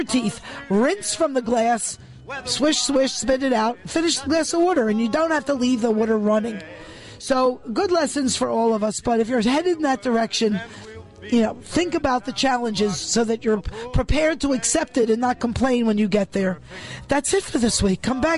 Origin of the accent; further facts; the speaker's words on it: New York City, New York, United States; But listen, I grew up in New York City. We had summertime water shortages. From a little girl, I knew how to conserve water.